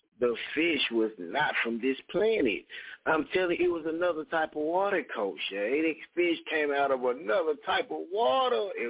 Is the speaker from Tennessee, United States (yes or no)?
yes; Knoxville, Tennessee, United States; this weekend we had a show right here in my hometown, my city, Knoxville, Tennessee.